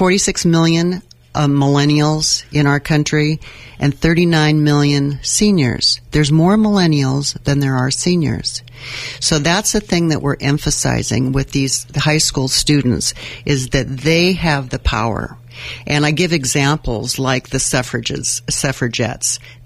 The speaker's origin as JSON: {"language": "English", "region": "Montana", "country": "United States", "said": "you mentioned that I was from Montana. We had to go back for a family issue a few weeks ago"}